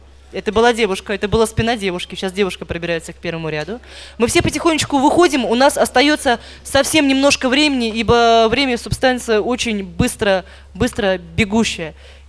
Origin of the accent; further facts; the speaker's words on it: Norilsk, Krasnoyarsk Krai, Russia; Норильск, да, мой родной город.